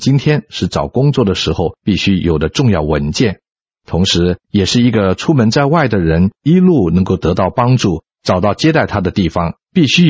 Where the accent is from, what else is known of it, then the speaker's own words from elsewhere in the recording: China; 我们中国人认为心就是一个人心智的中心